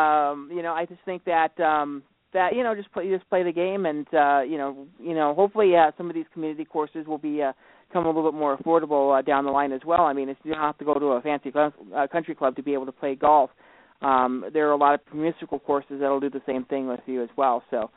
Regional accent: Montana, United States; from my home state of Montana, we actually do have high school golf teams.

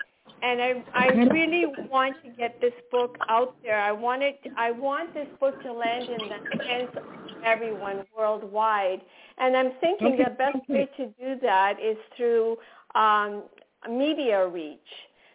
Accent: Toronto, Ontario, Canada; And I am from Toronto.

